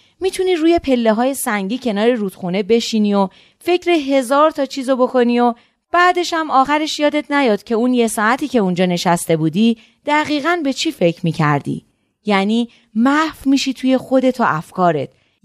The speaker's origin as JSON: {"language": "Persian", "region": "Isfahan", "country": "Iran", "tie": "born or raised there", "said": "بخشی از من اصفهانی که تو اصفهان بزرگ شدم و سالها توش زندگی کردم."}